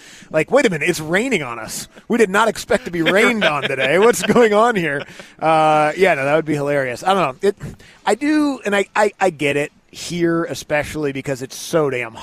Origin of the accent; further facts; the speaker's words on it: Seattle, Washington, United States; growing up in Seattle, the Kingdome was an absolute dump.